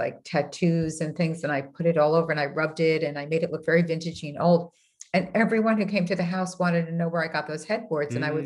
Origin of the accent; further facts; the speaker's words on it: New York, United States; I'm from New York originally, and you know, we're really not known for being patient, right?